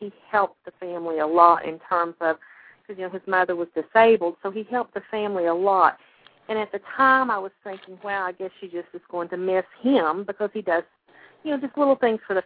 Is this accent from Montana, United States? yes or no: no; Kentucky, United States; accent: Appalachian; I grew up in eastern Kentucky. I grew up thick in the Appalachian Mountains, which you can probably tell by my accent.